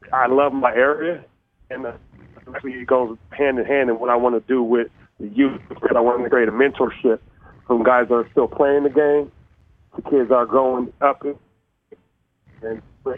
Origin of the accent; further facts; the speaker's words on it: Tacoma, Washington, United States; hey, I'm from Tacoma, Washington. I went to Stanley Elementary on the hilltop. 253.